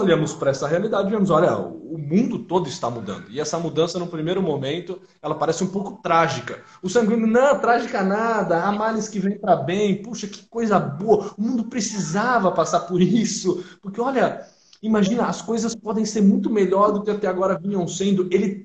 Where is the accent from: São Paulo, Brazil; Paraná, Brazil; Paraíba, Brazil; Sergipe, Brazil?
São Paulo, Brazil; o sotaque dela é muito diferente do meu, eu sou aqui do interior de São Paulo.